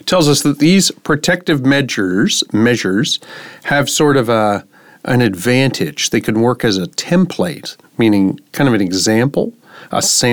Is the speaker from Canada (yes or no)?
yes; Canada; I'm a Canadian, right? So I was brought up in opposition to what we call the American War of Independence.